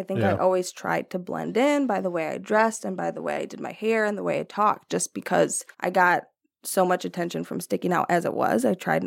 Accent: St. Joseph, Missouri, United States; growing up in St. Joe, I never thought about my race or how I look

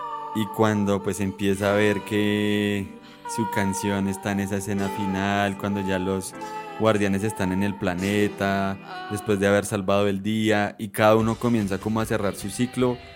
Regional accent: Colombia; Ustedes saben que nosotros somos colombianos

